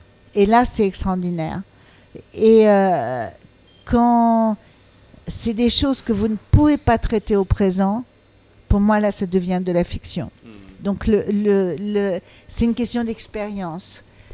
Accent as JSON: {"language": "French", "town": "Paris", "region": "Île-de-France", "country": "France", "tie": "born there", "said": "Moi, je suis née ici. Je suis née donc à Paris. Mais je suis née de parents étrangers."}